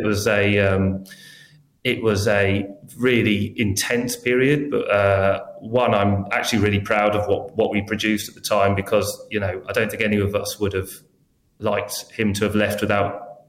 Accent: England, United Kingdom; no, I'm very English.

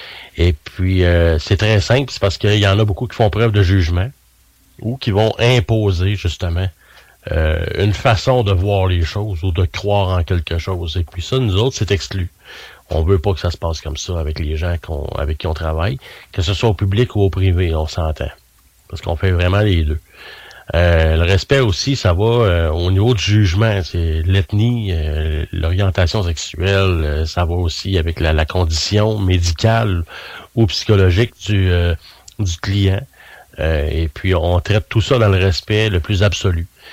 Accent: Sherbrooke, Quebec, Canada; J'étais de Sherbrooke, même un petit peu plus loin, là, dans la région de Cookshire

